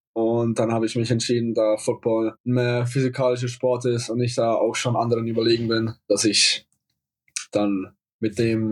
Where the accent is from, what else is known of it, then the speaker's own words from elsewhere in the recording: Langenfeld, Bavaria, Germany; now in United States; Ich komme aus Langenfeld in Franken. Ich bin in den USA seit 2,5 Jahren jetzt in die Highschool gegangen